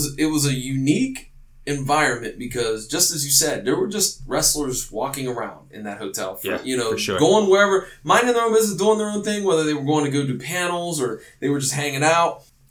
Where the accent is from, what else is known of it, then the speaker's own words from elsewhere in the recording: East Coast, United States; it's okay, it's all good, we're from the East Coast, it's noon.